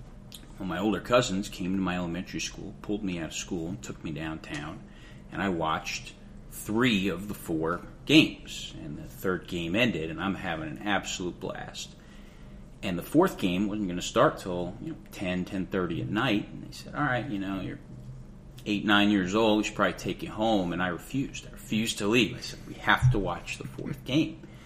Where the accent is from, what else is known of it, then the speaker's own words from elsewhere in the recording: Indiana, United States; moved away as an adult; now in Asheville, United States; Well, I've been in Asheville for almost 10 years now. Growing up, I grew up in Indiana. I was a big Indiana Hoosiers fan.